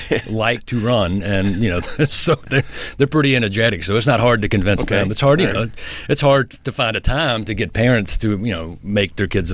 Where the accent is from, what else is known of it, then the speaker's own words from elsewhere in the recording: Georgia, United States; now in Ypsilanti, United States; I'm from Georgia originally.